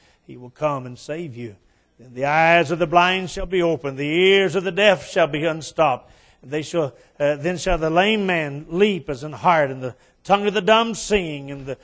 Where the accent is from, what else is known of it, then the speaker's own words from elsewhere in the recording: West Virginia, United States; And I'm from West Virginia, and I get all these, you know, saddest jokes all the time about where I'm from. But I did wear my shoes. Amen. I'm hillbilly, but I'm sophisticated hillbilly.